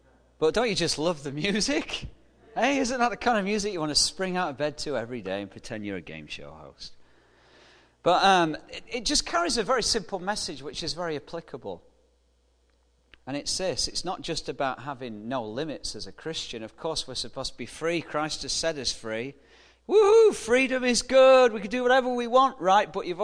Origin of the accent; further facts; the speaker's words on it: England, United Kingdom; I'm from England, forgive me.